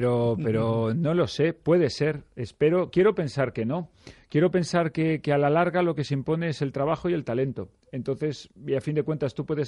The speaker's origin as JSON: {"language": "Spanish", "region": "Galicia", "country": "Spain", "said": "Por ejemplo, en mi tierra, en Galicia, las entradas se venden por otras vías."}